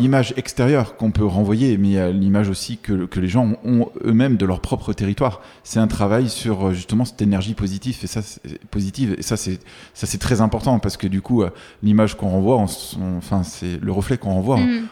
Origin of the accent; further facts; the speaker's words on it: Saint-Étienne, Auvergne-Rhône-Alpes, France; born there; je suis né à Saint-Étienne. J'ai des attaches sur le département de la Loire, sur les monts du Forêt aussi.